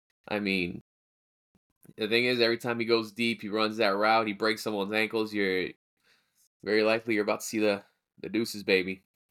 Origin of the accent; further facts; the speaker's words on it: Miami, Florida, United States; I've always like supported the Heat because they're my hometown team